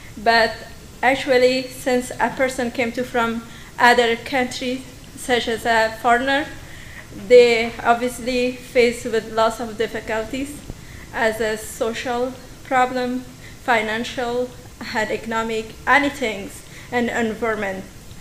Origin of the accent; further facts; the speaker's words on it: Afghanistan; English is a second language; now in United States; I am from Afghanistan. I came to America since 2016. When I came to from Afghanistan, direct, I came to Engine and Nineveh as a student.